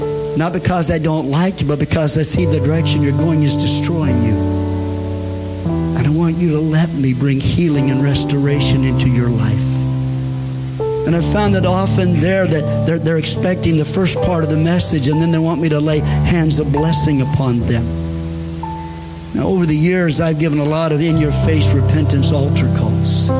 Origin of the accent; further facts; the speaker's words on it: United States; My wife and I, born and raised in the States and U.S. citizens, but we became residents in New Zealand a number of years ago as well